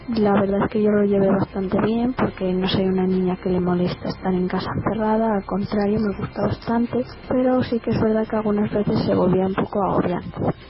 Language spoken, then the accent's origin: Spanish; Gijón, Asturias, Spain; Yo soy una niña de España, Gijón, Asturias, España, y tengo 13 años.